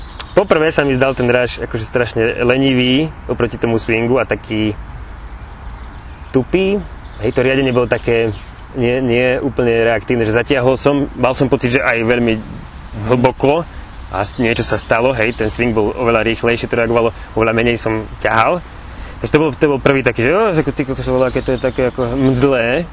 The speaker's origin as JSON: {"language": "Slovak", "town": "Čierny Balog", "region": "Banská Bystrica Region", "country": "Slovakia", "said": "pochádzam z Čierneho Balogu, to je toto dedinka pri Brezne"}